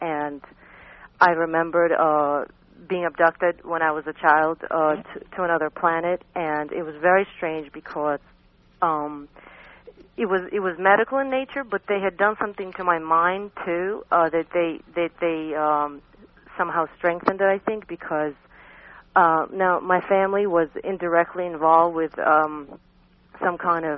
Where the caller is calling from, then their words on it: New York, United States; New York.